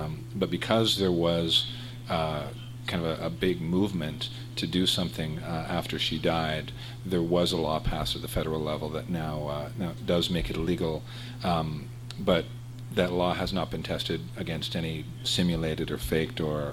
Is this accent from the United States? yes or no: no; Canada; I'm from Canada, and in Canada there was a very, very famous case last year